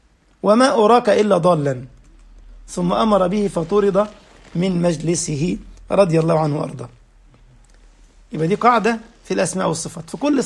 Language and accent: Arabic; Egypt; now in Germany; وانت في ألمانيا هنا والقمر بدري تفضل ماشي القمر معاك صح، في نفس اللحظة الجماعة اللي عندنا في مصر ماشيون القمر معاهم برضو